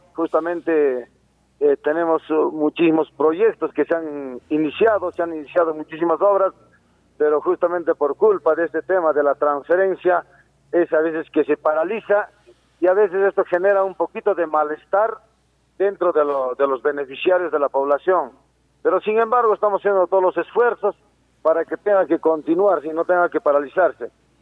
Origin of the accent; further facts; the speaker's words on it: Cusco, Peru; Es una preocupación muy grande para mi provincia de Chumbivilcas.